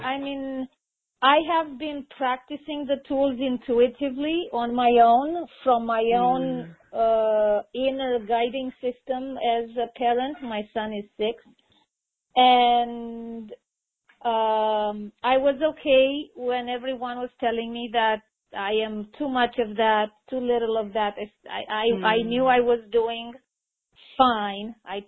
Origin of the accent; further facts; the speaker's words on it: Romania; I'm originally from Romania.